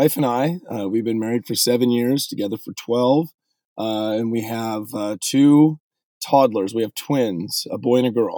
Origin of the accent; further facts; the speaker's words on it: Washington, United States; moved away; based on my experience growing up in Washington State, playing high school football and other sports and really enjoying my high school experience.